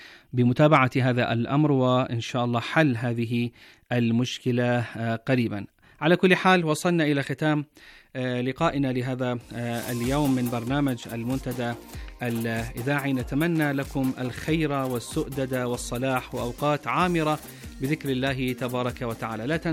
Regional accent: Qatif, Eastern Province, Saudi Arabia; تحت 8 درجات مئوية عندنا في القطيف

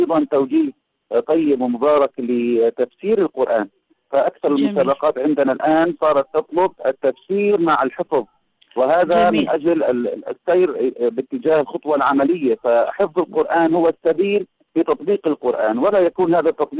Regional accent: Aleppo, Aleppo Governorate, Syria; الحمد لله هنا عندنا في حلب أو في سوريا بشكل عام نهضة قرآنية عالية، فلله الحمد المعاهد منتشرة في كل مساجد بلدي سوريا

